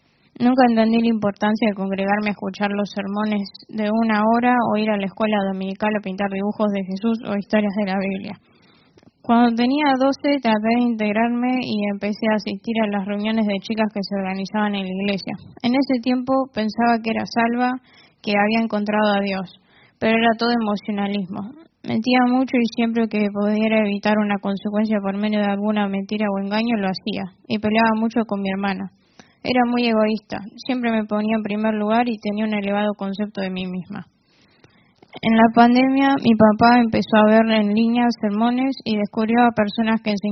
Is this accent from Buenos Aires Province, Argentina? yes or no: yes; Lobos, Buenos Aires Province, Argentina; born there; Nací en Lobos el 23 de mayo del 2007. En ese entonces mis padres tenían 3 años de casados. Los dos provenían de familias pentecostales.